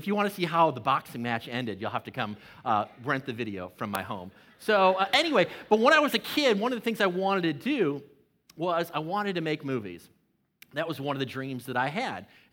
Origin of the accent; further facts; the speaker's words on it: Chicago, Illinois, United States; But then I grew up in Chicago, loved Michael Jordan, got one of the first pairs of Air Jordans, loved basketball.